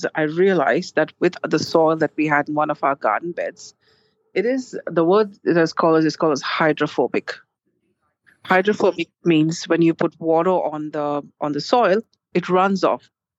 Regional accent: Mumbai, Maharashtra, India; I'm originally from Bombay. So for me, I'm used to tropical plants.

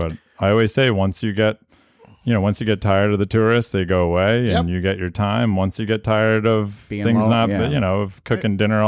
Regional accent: Philadelphia, Pennsylvania, United States; See, I grew up in Philadelphia.

